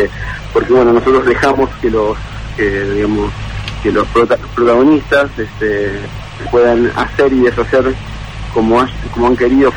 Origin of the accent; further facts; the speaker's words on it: Buenos Aires, Argentina; Yo soy de Buenos Aires